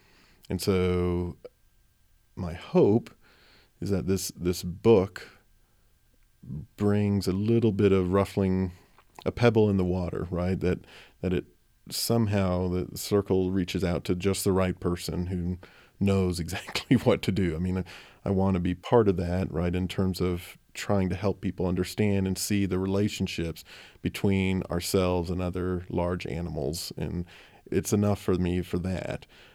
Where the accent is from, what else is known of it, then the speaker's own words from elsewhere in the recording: United States; as an American trying to understand the plight of these Italian bears